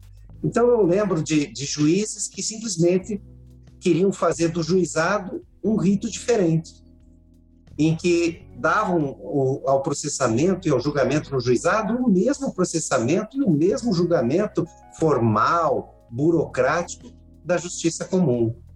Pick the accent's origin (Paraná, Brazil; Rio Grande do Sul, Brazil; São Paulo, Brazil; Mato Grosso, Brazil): Paraná, Brazil; já se fazia lá no meu estado de origem, no Paraná, audiências e processos do juizado